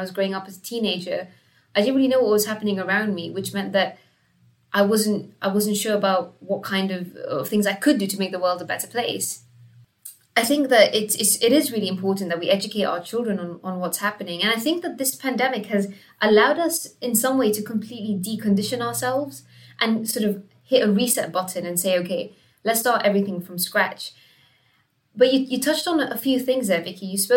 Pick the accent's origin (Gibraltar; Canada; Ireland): Gibraltar; I was raised in Gibraltar. So my parents came from India